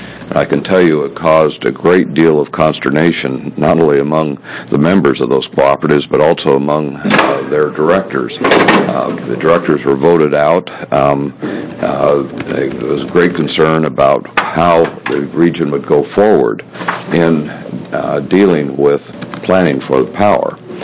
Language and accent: English; Pendleton, Oregon, United States; I'm from Pendleton, Oregon area